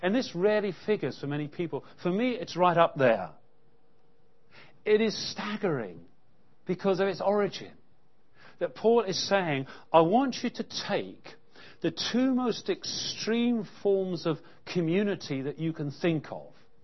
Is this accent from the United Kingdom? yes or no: yes; United Kingdom; Because we are British, we are implicated in that which has been suffered